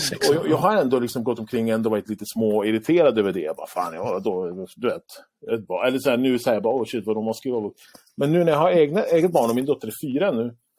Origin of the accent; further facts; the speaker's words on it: Lebanon; jag kommer från Libanon, Mellanöstern